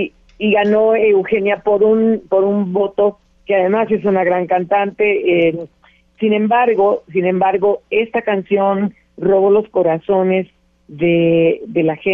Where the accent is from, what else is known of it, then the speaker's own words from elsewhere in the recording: Mérida, Yucatán, Mexico; born there; Casualmente en la tierra donde nací, en Mérida, Yucatán